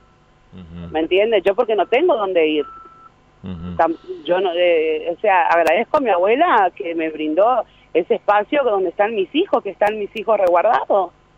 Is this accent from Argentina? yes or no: yes; Candelaria, Argentina; todo el mundo me conoce acá en Candelaria. Yo soy de acá, yo soy de Candelaria.